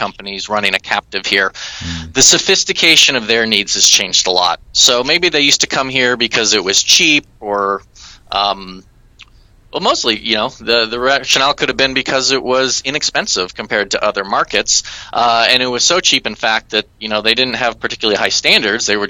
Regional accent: California, United States; now in Philippines; the short version is I am from California, and my first job out of university was in Santa Monica working for a logistics startup

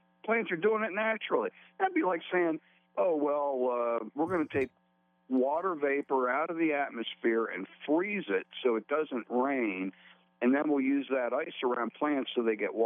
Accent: Pennsylvania, United States; they're drilling wells in my home state of Pennsylvania

